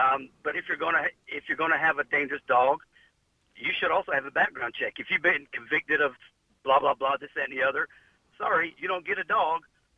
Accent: United States; All right, my two cents were, I'm from America.

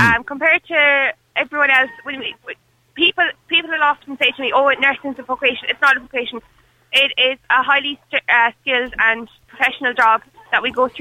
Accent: Connacht, Ireland; I'm originally from Mayo. I love going home.

